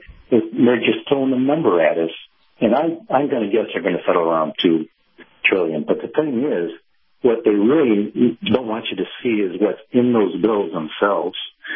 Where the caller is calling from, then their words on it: Clearwater, Florida, United States; Hey, Captain … in Clearwater.